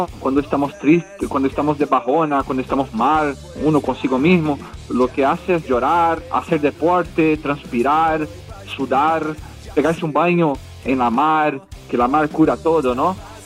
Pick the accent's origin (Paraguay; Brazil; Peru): Brazil; Spanish is a second language; moved away as an adult; now in Spain; yo soy brasileño, yo llevo acá en España más de 20 años. El acento no se me quita, es algo ya que lo doy por asimilado.